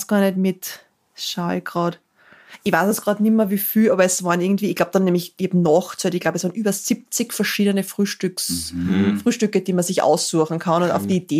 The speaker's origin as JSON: {"language": "German", "region": "Styria", "country": "Austria", "said": "also ich bin ja ursprünglich aus der Steiermark"}